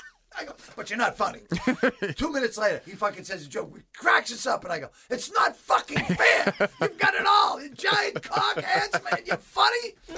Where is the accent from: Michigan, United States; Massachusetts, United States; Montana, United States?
Massachusetts, United States; Boston; Because I was from Boston, they'd fucking hate me.